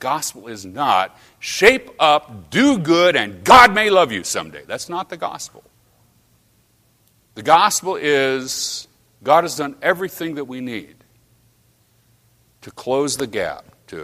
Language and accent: English; West Coast, United States; I'm from the West Coast, so it's like, dude, you know?